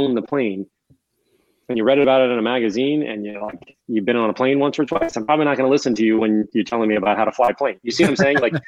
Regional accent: New York, United States; Obviously I'm a New Yorker, like that, that means you're part of the team.

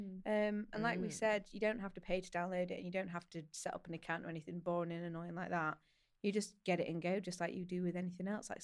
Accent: Doncaster, Yorkshire and the Humber, United Kingdom; from Doncaster. This is my voice.

